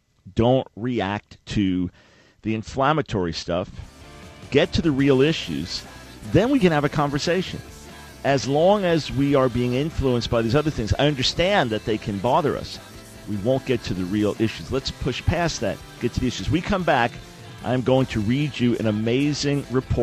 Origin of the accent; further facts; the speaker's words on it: New York, United States; I'm white and I'm Jewish and I'm from New York